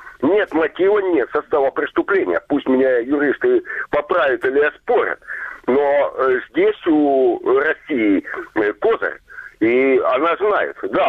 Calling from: Kramatorsk, Donetsk Oblast, Ukraine; Добрый вечер, Краматорск

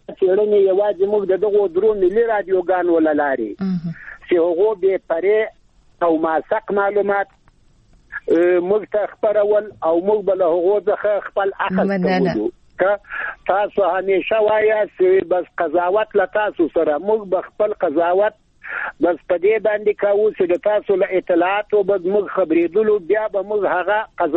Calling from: Ghazni, Afghanistan; د غزنی د ولایت د ناوی د ولسوالینا

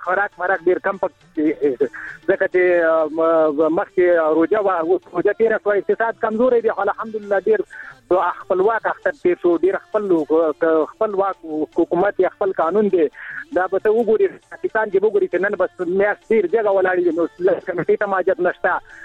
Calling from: Nangarhar, Afghanistan; زه په ننګرهار کې یم د ستګرم ولسوالۍ.

